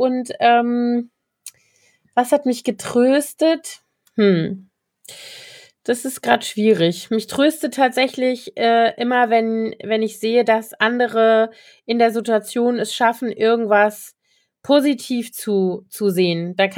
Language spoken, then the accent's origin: German; Koblenz, Rhineland-Palatinate, Germany; Die wohnen da auch in der Nähe von Koblenz, meiner Heimatstadt